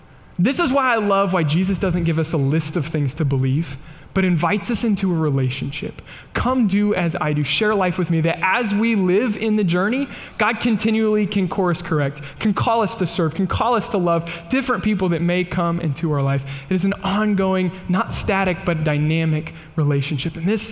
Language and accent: English; Kansas, United States; I know I say lawyer funny. I think it's because I'm from Kansas, but forgive me.